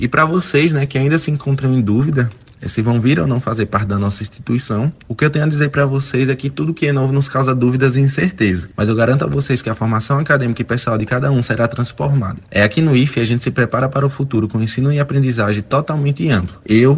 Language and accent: Portuguese; Filadélfia, Bahia, Brazil; Apesar de não residir em Senhor do Bonfim, pois eu sou de Filadélfia